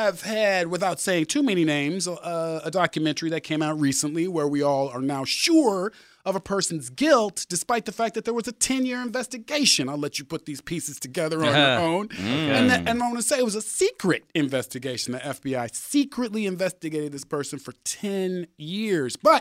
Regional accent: University City, Missouri, United States; A little town called University City, which is right next to St. Louis.

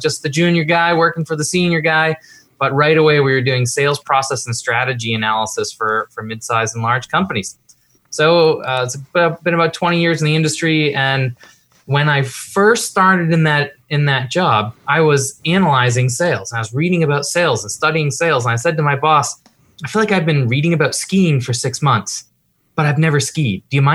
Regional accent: Peabody, Massachusetts, United States; I grew up in lovely Peabody, Massachusetts.

